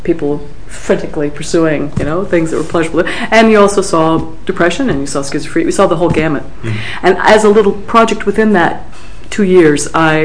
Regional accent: Appalachia, United States; in the mountains where I grew up in Appalachia, where, you know, mental health care is still limited and was extremely limited at the time.

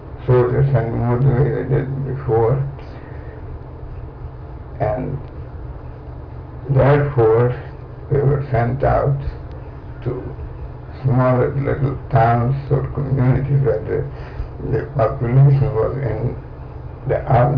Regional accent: Romania; I was born in January 9, 1916 in Romania. And I went to school in Romania.

